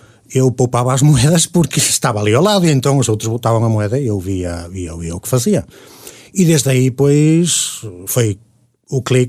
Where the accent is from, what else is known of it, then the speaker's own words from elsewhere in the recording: Carapeços, Norte, Portugal; now in Spain; Sim, sou natural de Carapeços, nasci no Hospital de Barcelos.